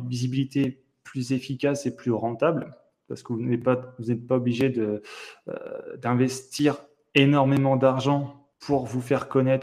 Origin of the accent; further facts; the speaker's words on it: Hauts-de-France, France; J'ai 28 ans, je suis originaire de Picardie.